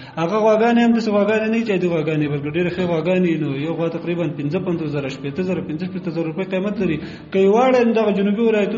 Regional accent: Kunar, Afghanistan; زه اصلا د کونړ ولایت اوسیدونکی یم. ګوره، ما په نورستان کې وخت هم تېر کړی

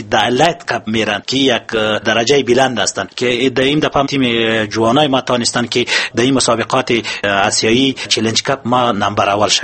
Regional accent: Afghanistan; ما افتخار میکنیم که ما افغان هستیم.

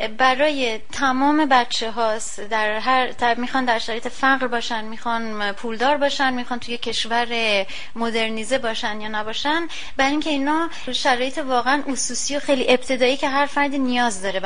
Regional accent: Iran; moved away; موقعی که ما از ایران اومدیم بیرون

